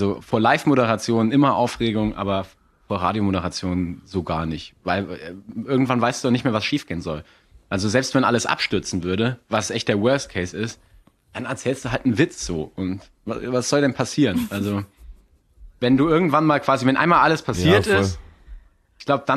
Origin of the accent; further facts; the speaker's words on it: Saarland, Germany; P und B auch, kann man sich drauf, kann man, wenn man sich konzentriert, läuft das, aber wenn man mal so labert, tauschen wir Saarländer ja P und B auch